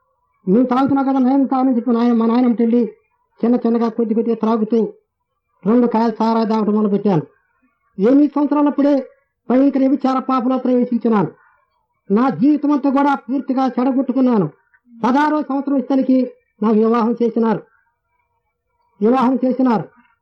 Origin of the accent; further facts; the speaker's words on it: Kurlapadu, Andhra Pradesh, India; మాది గుంటూరు తాలూకా కుర్లపడనే గ్రామము. మా పొలము ఎరుకల.